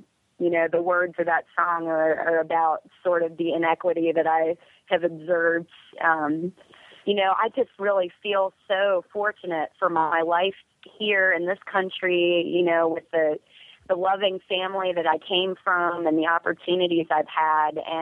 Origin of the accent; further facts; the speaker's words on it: Pittsburgh, Pennsylvania, United States; And then we went to Pittsburgh, my hometown, and it was, you know, just 150 people from my life, from my wow. childhood, my in high school and college.